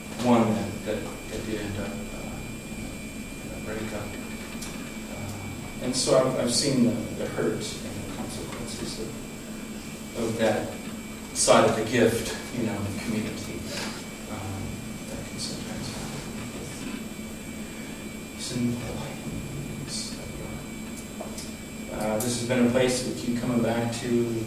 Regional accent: San Diego, California, United States; This was something that was very foreign to me growing up in San Diego, where in my youth group, the cool guy was someone who went out on weekends occasionally to beat up gays in the local parks when they found them.

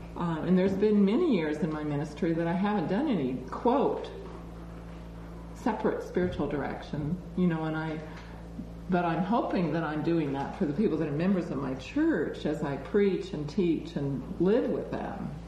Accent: California, United States; I'm a Californian

